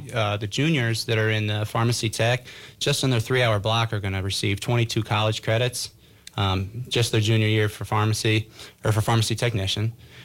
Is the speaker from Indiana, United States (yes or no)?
yes; West Lafayette, Indiana, United States; Well, I grew up in West Lafayette, so what you do when you graduate high school is you go to Purdue, right?